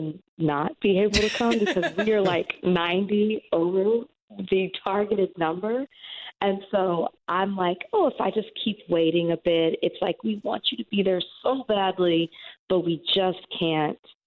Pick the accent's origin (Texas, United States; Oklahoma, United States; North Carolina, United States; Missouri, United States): Texas, United States; now in Miami, United States; It's hot, but I'm from Texas, so I'm used to that.